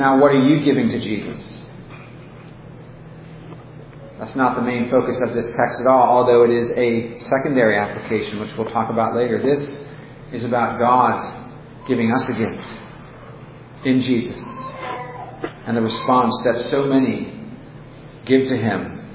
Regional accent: California, United States; I'm also from California. People in Southern California are a little crazier than people from Northern California.

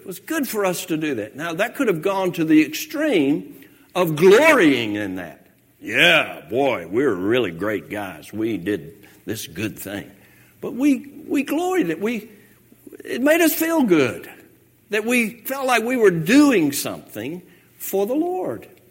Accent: Hapeville, Georgia, United States; That's my claim to fame. I'm from Hapeville.

